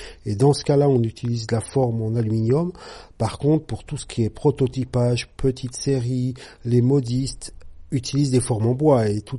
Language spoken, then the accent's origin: French; Bourgogne-Franche-Comté, France; Je viens d'une autre région, comme mon accent doit sans doute le dire un peu. Enfin, je suis pas du Quercy, je suis pas originaire, je suis bourguignon d'origine.